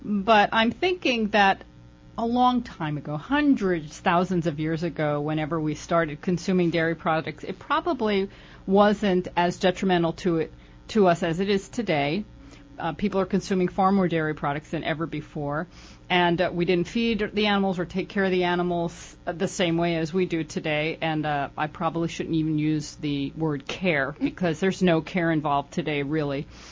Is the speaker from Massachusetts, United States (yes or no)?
no; New York, United States; now in California, United States; I first noticed this phenomenon about the musculature in the mouth when I moved from New York to California, and I lived in California for about 9 years, and then whenever I would visit New York and go back to speaking New York